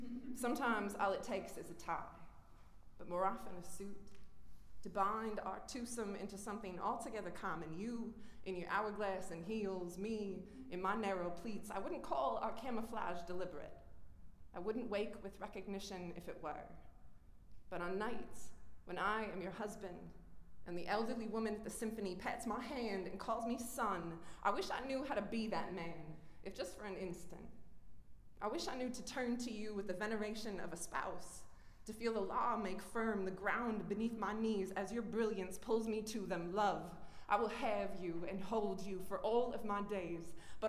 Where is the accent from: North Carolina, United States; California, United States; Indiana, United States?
California, United States; I grew up in the Bay Area in like a working class aesthetic